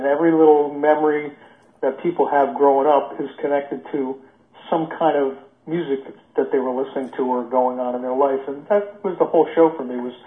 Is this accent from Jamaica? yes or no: no; Hudson Valley, New York, United States; I have fond memories of WKBW in Buffalo, even though I grew up in the Hudson Valley.